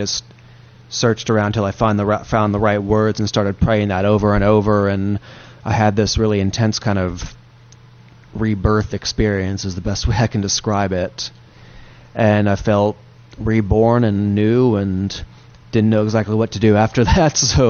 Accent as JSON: {"language": "English", "region": "North Carolina", "country": "United States", "tie": "born or raised there", "said": "Me and my three brothers, we grew up Presbyterian down in North Carolina."}